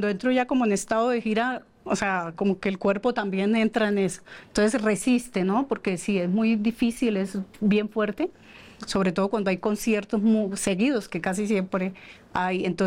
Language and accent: Spanish; Colombia; somos la banda colombiana que cierra la participación allí